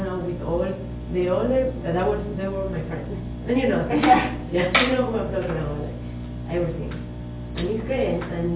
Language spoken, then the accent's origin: English; Ecuador; And then I would say, I'm from Ecuador